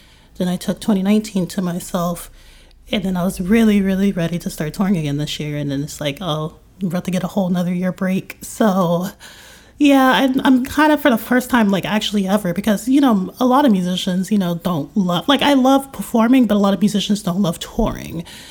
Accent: Las Vegas, Nevada, United States; now in Philadelphia, United States; who, you know, I'm originally from Vegas.

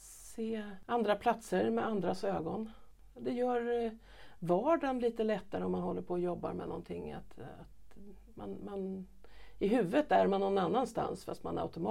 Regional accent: Mjölby, Östergötland, Sweden; also born or lived in Stockholm; Och växte upp i Mjölby i Östergötland.

